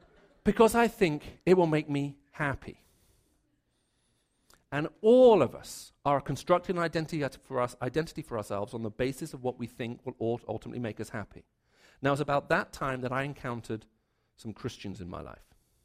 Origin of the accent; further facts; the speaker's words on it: Saudi Arabia; because I was raised in Saudi, so that's what you wear.